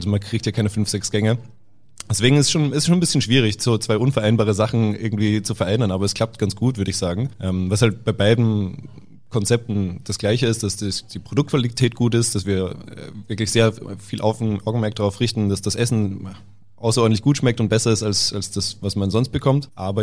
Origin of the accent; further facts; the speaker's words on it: Austria; accent: Austrian; now in Berlin, Germany; in Berlin höre ich trotzdem immer noch, dass ich öfter rede wie in Österreich. Also irgendwie ist mein Akzent oder mein Dialekt mittlerweile keiner Nation mehr wirklich zugehörig.